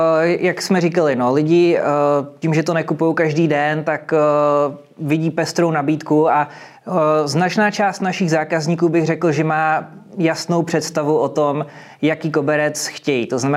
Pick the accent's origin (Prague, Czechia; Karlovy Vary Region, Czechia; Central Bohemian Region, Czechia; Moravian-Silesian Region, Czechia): Karlovy Vary Region, Czechia; Karlovy Vary; jako my jsme z Karlových Varů